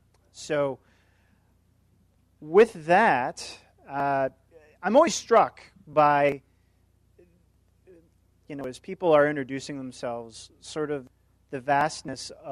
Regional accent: Iowa, United States; because I'm from Iowa. We see a lot of airplanes up there when I was growing up

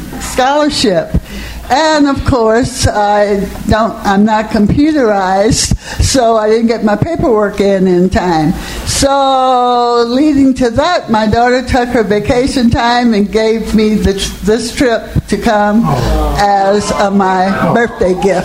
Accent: San Bernardino, California, United States; from San Bernardino, California.

